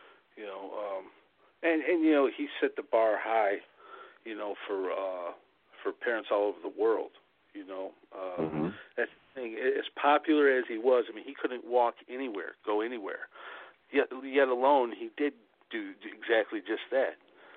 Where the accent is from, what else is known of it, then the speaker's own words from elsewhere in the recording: Berwyn, Illinois, United States; also born or lived in Cicero; I grew up in Berwyn and Cicero, so I'm not too far from where you grew up from.